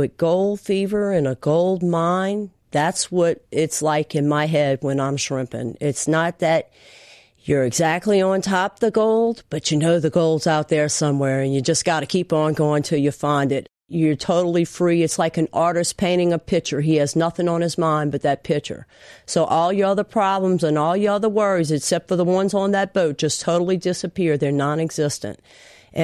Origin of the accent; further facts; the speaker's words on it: Happy Jack, Louisiana, United States; I'm from southeastern Louisiana in Plaquemines Parish. Growing up in Happy Jack was a really wonderful event.